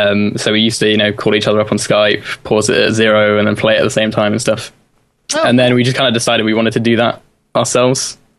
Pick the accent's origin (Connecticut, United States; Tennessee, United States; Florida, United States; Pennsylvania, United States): Tennessee, United States; Nashville; from Nashville.